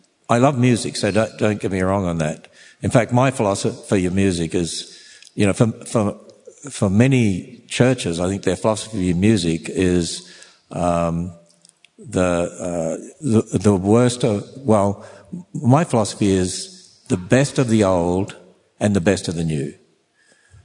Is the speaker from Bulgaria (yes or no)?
no; Australia; moved away as an adult; now in United States; as an Australian who doesn't understand American politics, and I've lived here for since 1987, and I still don't understand it.